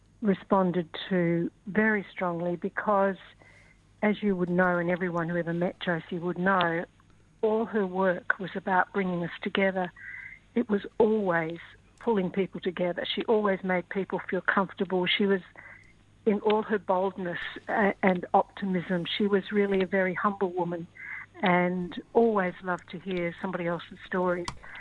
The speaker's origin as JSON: {"language": "English", "town": "Perth", "region": "Western Australia", "country": "Australia", "said": "Well, I'm from Perth"}